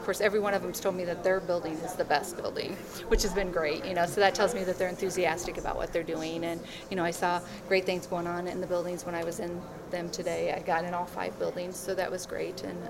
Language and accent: English; Illinois, United States; I grew up in West Central Illinois, over by Macomb, and went to school at Western.